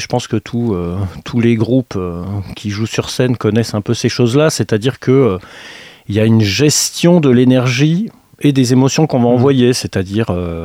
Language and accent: French; France; born there; Je suis d'origine de ex-Yougoslavie, donc voilà, même si je suis né en France